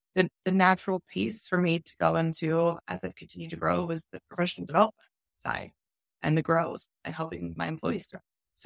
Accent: Dallas, Texas, United States; now in St. Louis, United States; So I'm originally from Dallas, Texas girl, living in St. Louis now. So a transplant.

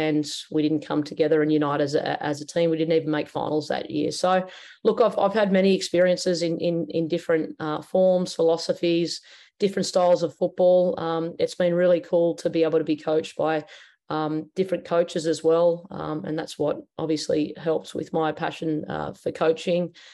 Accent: New South Wales, Australia; Western Sydney Wanderers, which is where I grew up in Western Sydney.

